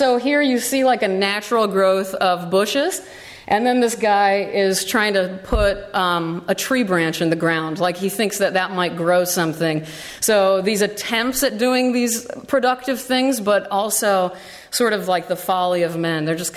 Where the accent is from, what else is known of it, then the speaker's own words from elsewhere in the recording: Omaha, Nebraska, United States; I'm from the Midwest. I grew up in Omaha, Nebraska.